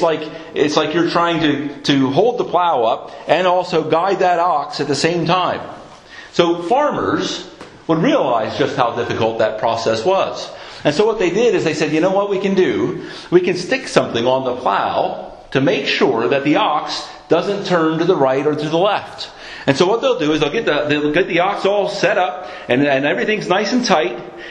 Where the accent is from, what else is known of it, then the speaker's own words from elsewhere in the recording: Philadelphia, Pennsylvania, United States; Because I grew up in Philadelphia. I grew up in a city. I was a city boy.